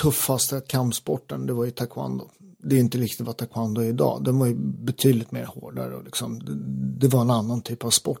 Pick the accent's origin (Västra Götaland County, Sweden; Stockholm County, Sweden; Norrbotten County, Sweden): Stockholm County, Sweden; Upplands Väsby; jag är uppväxt i Väsby, så vi åkte ju liksom pendeltåget.